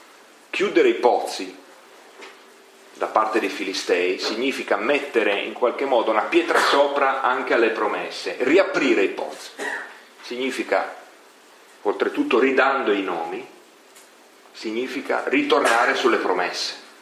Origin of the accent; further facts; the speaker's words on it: Piedmont, Italy; Dalle mie parti, vicino a Torino